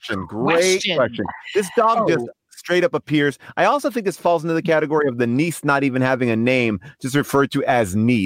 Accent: United States; now in Norwich, United Kingdom; I'm an American person in Norwich, England.

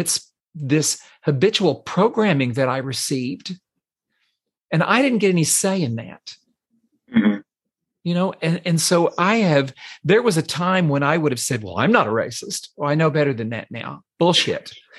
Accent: Texas, United States; I grew up here in the South in a rural community in Central Texas.

